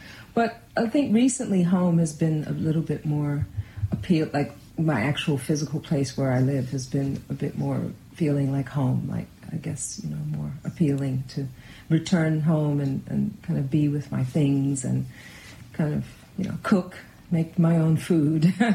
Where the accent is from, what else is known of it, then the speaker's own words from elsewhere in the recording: Philadelphia, Pennsylvania, United States; even my youth in the 70s, growing up in Philadelphia, like racially, it was horrible.